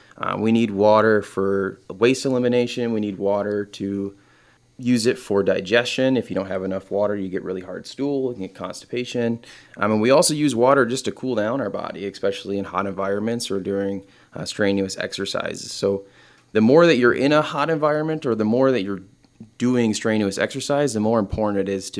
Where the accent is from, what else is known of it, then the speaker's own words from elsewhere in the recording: Wausau, Wisconsin, United States; I grew up here in Wausau. I went to Wausau East High School. After that, I joined the Wisconsin National Guard and kind of moved all around.